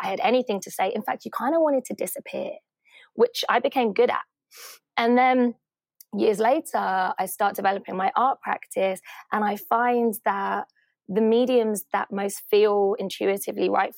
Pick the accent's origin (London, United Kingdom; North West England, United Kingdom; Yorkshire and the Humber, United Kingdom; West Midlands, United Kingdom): London, United Kingdom; Hackney; growing up in Hackney in the 80s and 90s